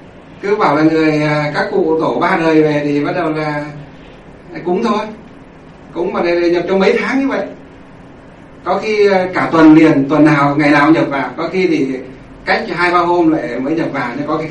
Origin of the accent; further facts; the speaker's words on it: Thanh Lương, Hòa Bình, Vietnam; Thanh Lương, Kim Bôi, Hòa Bình, bây giờ là Thanh Lương, Lương Sơn, Hòa Bình, ngay trong quê chúng tôi, mà ở ngay cùng xã luôn.